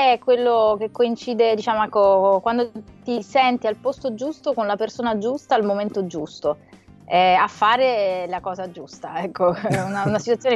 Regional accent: Naples, Campania, Italy; Sì, sarà che sono napoletana, che quindi siamo un po' fratelli, no? Dello stesso regno.

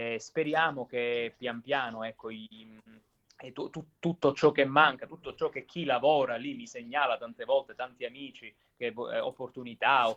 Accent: Palermo, Sicily, Italy; io purtroppo vivendo fuori ora ho sempre meno opportunità per tornare a Palermo, e questo mi dispiace immensamente perché io amo la mia città natale, sono legatissimo alla mia città.

